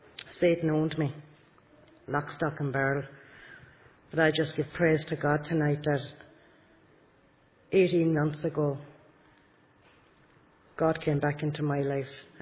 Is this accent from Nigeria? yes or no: no; Cork, Munster, Ireland; I'm from Cork, as far south as you can go. I have one brother, one sister, came from a Catholic background.